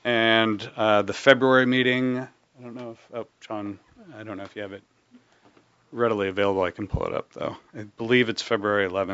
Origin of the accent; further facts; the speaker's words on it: Seattle, Washington, United States; So anyway, I'm from Seattle. I love it myself.